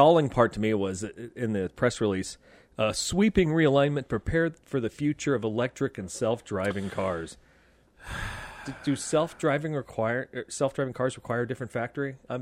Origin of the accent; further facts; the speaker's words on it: Midwest, United States; And as a kid, as a Midwesterner, you know, we didn't know what homosexuality was or anything like